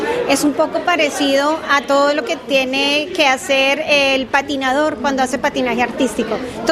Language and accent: Spanish; Bogotá, Colombia; born there; que es la altitud que tiene la ciudad donde yo nací. En ese momento éramos 4 personas, primera vez que venían colombianos